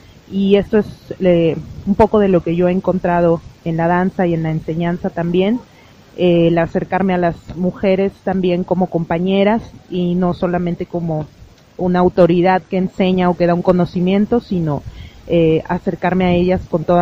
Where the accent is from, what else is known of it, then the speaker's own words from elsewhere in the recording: Mexico City, Mexico; soy de la Ciudad de México. Soy una mujer de 32 años